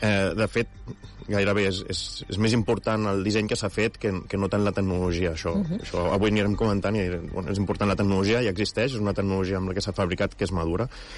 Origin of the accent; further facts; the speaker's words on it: Catalonia, Spain; No, jo sóc del Baix Llobregat